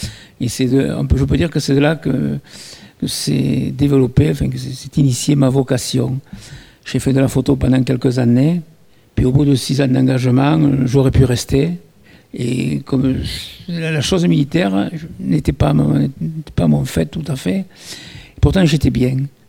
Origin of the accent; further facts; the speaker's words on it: Naurouze, Occitanie, France; Je suis né dans un lieu extrêmement particulier, qui est l'île de Naurouze. Je dis l'île parce que je suis né au Moulin et c'était entouré d'eau.